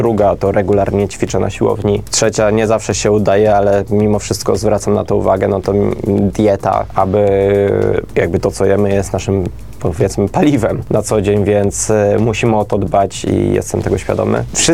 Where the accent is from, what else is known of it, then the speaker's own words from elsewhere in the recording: West Pomeranian Voivodeship, Poland; ja pochodzę z okolic Szczecina, Stargardu